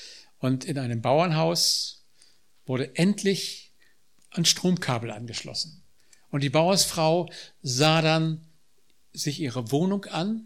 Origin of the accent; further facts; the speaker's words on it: Braunschweig, Lower Saxony, Germany; sie kamen aus der gleichen Ecke, wo ich aufgewachsen bin, aus dem Raum Braunschweig